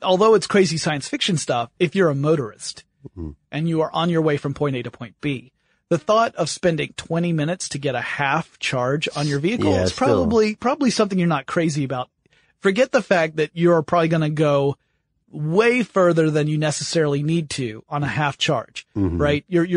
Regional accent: United States; see, being American, I'm ignorant.

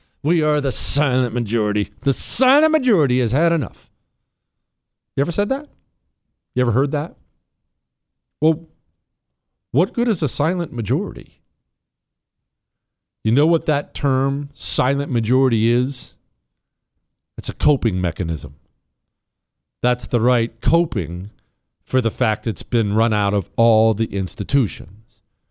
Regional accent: Bozeman, Montana, United States; also born or lived in Ohio; Livingston is about 20 minutes away from Bozeman, Montana, where I grew up. Remember, I grew up in Ohio till I was 10, and then at 10, I moved to Bozeman, Montana.

